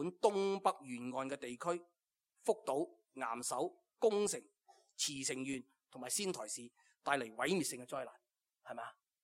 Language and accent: Cantonese; Hong Kong; 都系我哋香港人好中意去嘅地方